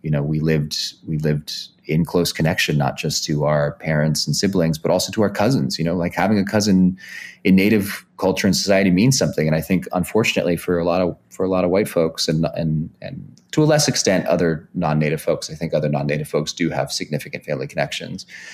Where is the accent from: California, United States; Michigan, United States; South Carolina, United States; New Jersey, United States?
California, United States; So I grew up in the Bay Area